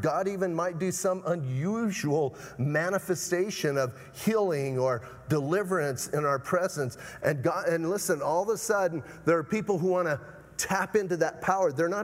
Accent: Bisbee, Arizona, United States; I'm from Bisbee, right? Planted a church in Bisbee, got saved in Bisbee.

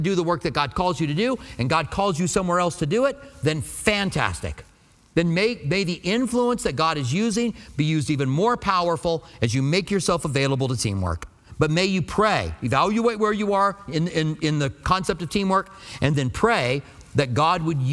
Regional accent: Albuquerque, New Mexico, United States; moved away as an adult; now in Tucson, United States; I grew up in Albuquerque. I'm like, I don't care if they have palm trees or not. And we came to Tucson and we began to do the study here.

